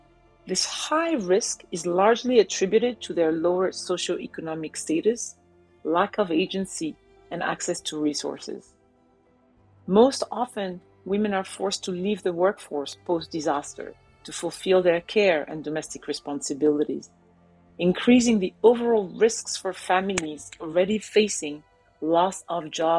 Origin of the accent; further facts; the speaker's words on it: Senegal; my first-hand experience of climate change is really in my home country, Senegal